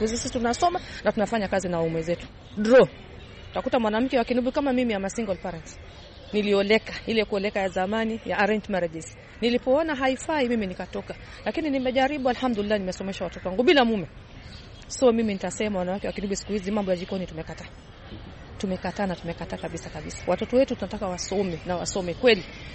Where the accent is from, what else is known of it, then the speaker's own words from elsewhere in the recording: Kibera, Nairobi, Kenya; Lakini utakuta kama kwangu Kibera, mimi ni mtu kutoka Kibera.